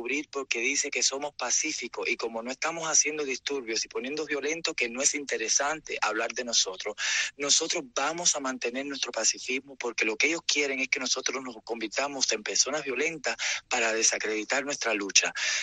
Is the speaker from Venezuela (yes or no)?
no; Cuba; Eso es lo que queremos nosotros los cubanos, por lo menos yo, que soy un cubano libre